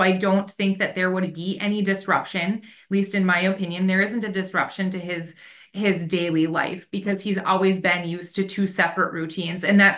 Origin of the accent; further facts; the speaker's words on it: Beulah, North Dakota, United States; I'm from Beulah, North Dakota, it's a very rural area.